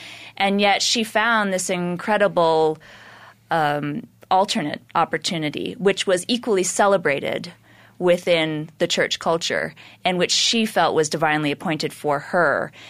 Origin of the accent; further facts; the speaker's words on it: New York City, New York, United States; I absolutely loved growing up in New York.